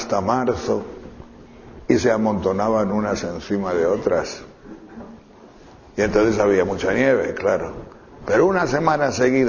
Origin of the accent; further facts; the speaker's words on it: Castile and León, Spain; Pero mi pueblo es un pueblo de pastores, pero de esos que bajan a Extremadura, Trashumancia, que están 6 meses en León y otros 6 meses cuando las nieves no están allí, están abajo, estaban.